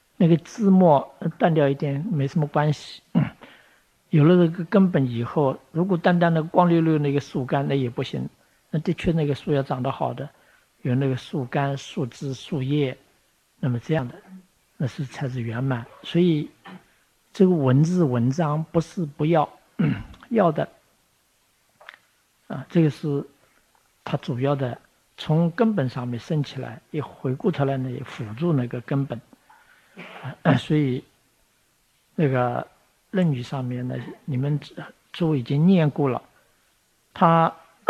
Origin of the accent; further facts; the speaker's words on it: China; 那通常我们中国人讲，做学问